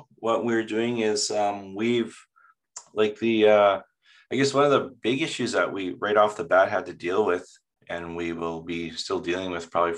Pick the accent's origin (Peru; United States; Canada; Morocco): Canada; Peguis, Manitoba; I am from Peguis